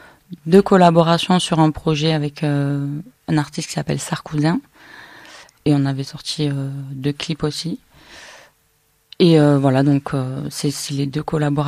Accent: Narbonne, Occitanie, France; je suis artiste, auteur, compositrice, interprète et je suis originaire de Narbonne. Actuellement, je suis beaucoup entre Narbonne et Montpellier.

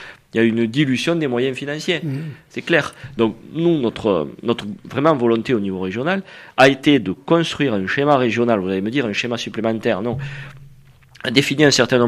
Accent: Occitanie, France; Et moi, je suis du Sud, dans les Corbières, au milieu

